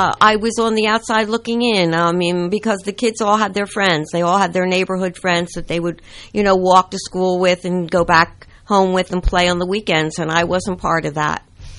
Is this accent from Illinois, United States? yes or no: no; Atlantic City, New Jersey, United States; I grew up in Atlantic City, on the boardwalk of Atlantic City, okay, back in the 60s, and back in the 40s.